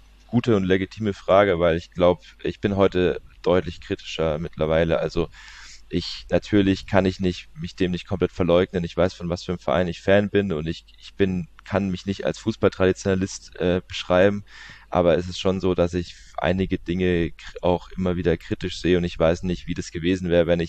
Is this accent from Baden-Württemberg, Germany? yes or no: yes; Baden-Württemberg, Germany; also born or lived in Leimen; bin ja 15 Minuten von Hoffenheim aufgewachsen und dann so, als ich 8 war, also ich bin jetzt 21